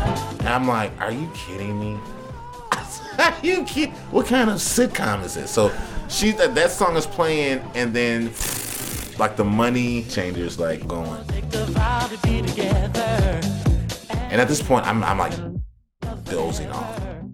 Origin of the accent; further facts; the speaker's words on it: Chicago, Illinois, United States; I'm not from New York. I'm from Chicago.